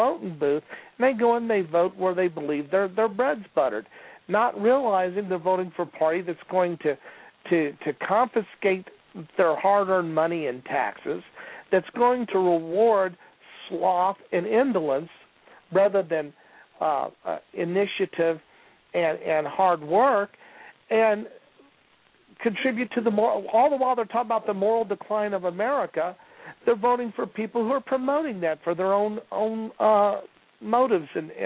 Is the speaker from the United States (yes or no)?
yes; Midwest, United States; born there; I was born in the Midwest, in the Rust Belt, they call it now.